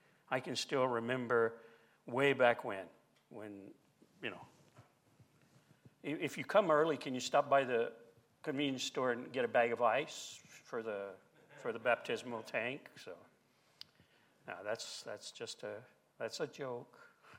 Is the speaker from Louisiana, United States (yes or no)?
yes; Louisiana, United States; I'm from Southwest Louisiana.